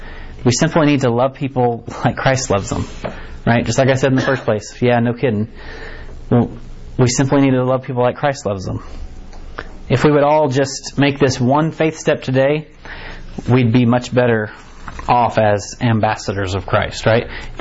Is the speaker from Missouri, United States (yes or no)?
yes; Harrisonville, Missouri, United States; Right, so I know that we're from Hicktown, USA, right here in Harrisonville. So we're all pretty much the same, right?